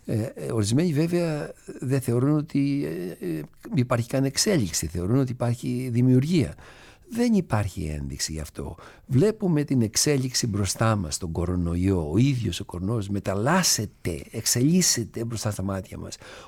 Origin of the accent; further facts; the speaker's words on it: Ithaca, Ionian Islands, Greece; Στην Ιθάκη βέβαια είναι ο τόπος μου